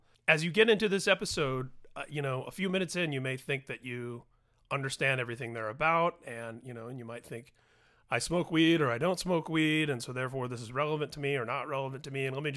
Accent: Indiana, United States; I grew up in Indiana myself, so I think we have that Midwestern connection.

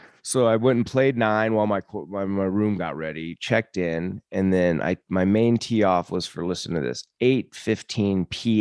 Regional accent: United States; I'm like, well, I'm from America.

